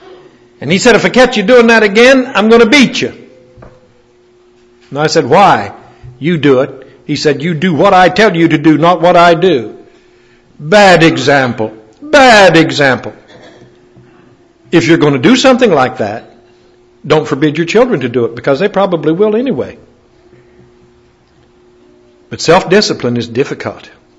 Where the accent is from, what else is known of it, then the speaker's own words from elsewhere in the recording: Chester, West Virginia, United States; a man up in my hometown in Chester, West Virginia.